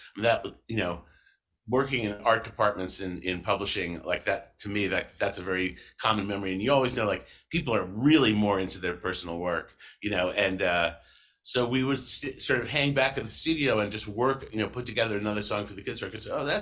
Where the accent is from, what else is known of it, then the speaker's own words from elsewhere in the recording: Boston, Massachusetts, United States; a record company that we knew about from growing up in Boston.